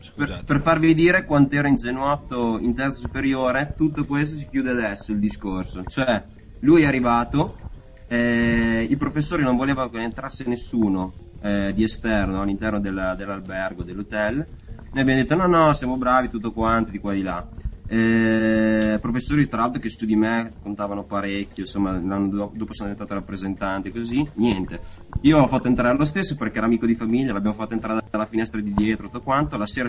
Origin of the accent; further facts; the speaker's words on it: Bologna, Emilia-Romagna, Italy; No, sono di Bologna Centro.